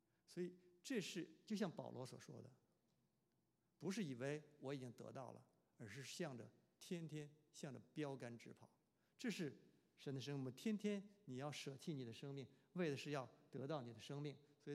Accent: China; 因为啊我是大陆嘛，我从那个环境长大，对我来讲，那边的一

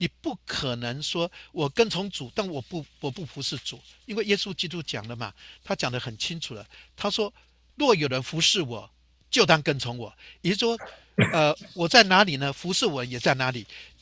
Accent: China; 我们中国人跟随师傅学徒，有的学做木工

